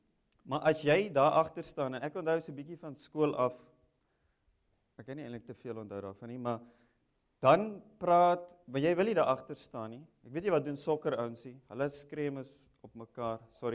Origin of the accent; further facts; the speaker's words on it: Windhoek, Khomas, Namibia; moved away as an adult; Van waar ek kom, ek groot geword in Windhoek, was ek in, op universiteit